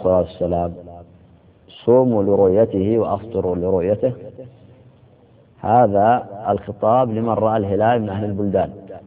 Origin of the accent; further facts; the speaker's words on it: United Arab Emirates; وقلت لكم متى تشرق الشمس عندنا في الإمارات،